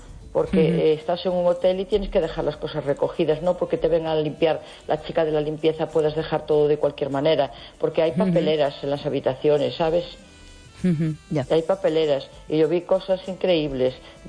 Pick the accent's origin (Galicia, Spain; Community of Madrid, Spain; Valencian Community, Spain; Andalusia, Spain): Galicia, Spain; A Coruña; Me da vergüenza decir que soy de La Coruña, porque viajé toda España y ciudad más sucia que esta no la vi.